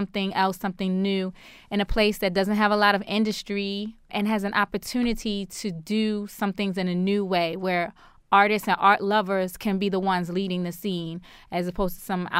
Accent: Baltimore, Maryland, United States; They're like, where are you from? Baltimore. They're like, what's that?

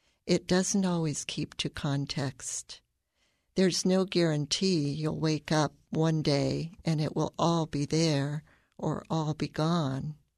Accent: Dayton, Ohio, United States; I'm a poet from Dayton.

